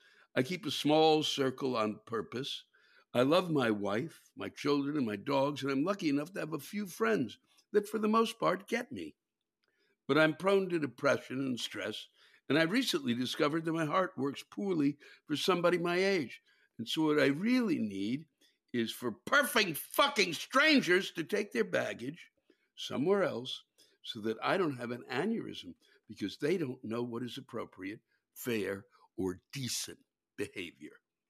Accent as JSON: {"language": "English", "region": "England", "country": "United Kingdom", "said": "Yes, I am English and want to complain about manners."}